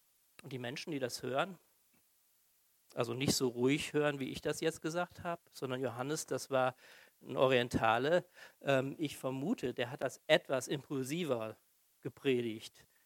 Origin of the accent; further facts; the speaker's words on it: Siegen, North Rhine-Westphalia, Germany; Das erinnert mich ein bisschen so an meine Kindheit und Jugend. Ich komme aus Siegen in Nordrhein-Westfalen